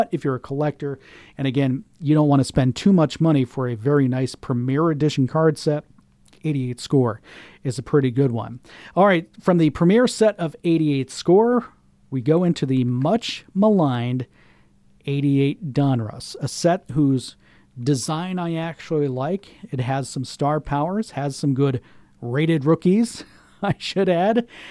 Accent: Florida, United States; That is, if Hurricane Matthew doesn't screw up things around here in my home state of Florida.

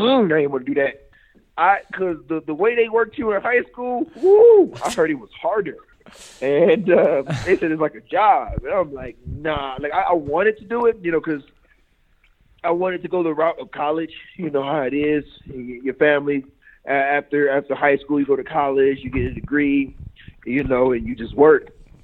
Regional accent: Cleveland, Ohio, United States; No. I grew up in Cleveland.

